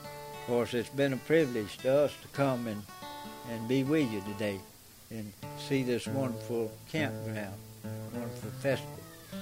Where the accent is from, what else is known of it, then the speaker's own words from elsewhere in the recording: Old Town, Florida, United States; I'm from Old Town. We don't live, either one of us, very far apart, so we all from DC County.